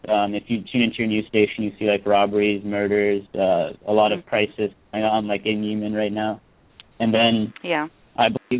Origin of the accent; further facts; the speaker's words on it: Pennsylvania, United States; now in New York City, United States; Yeah, so actually I'm originally from Pennsylvania. My parents were born in India and they moved over to Pennsylvania in the 1970s.